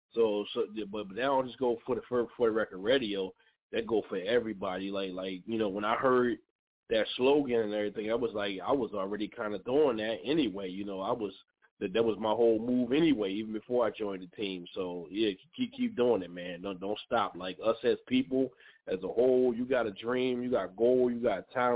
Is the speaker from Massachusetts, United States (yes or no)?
no; Philadelphia, Pennsylvania, United States; born there; now in New Jersey, United States; I'm in New Jersey myself, but I was born in Philadelphia.